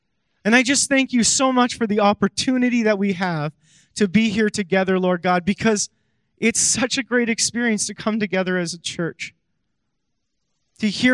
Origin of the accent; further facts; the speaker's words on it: Bruderheim, Alberta, Canada; When I was a kid growing up, I grew up in Bruderheim. That was the small town that I lived in.